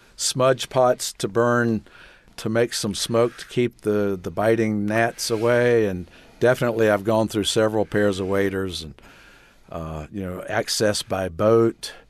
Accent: Hilton Head Island, South Carolina, United States; growing up on Hilton Head, my heroes as far as art went were some illustrators that had moved there from New York

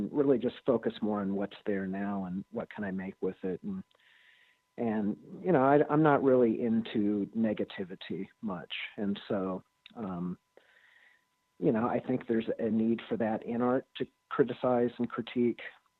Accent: Missouri, United States; also born or lived in Southern California, United States; I grew up in the Midwest, actually lived in Southern California through third grade, and then both of my parents, who were Midwesterners, returned. And so I ended up settling down in Southern Missouri in the Ozarks

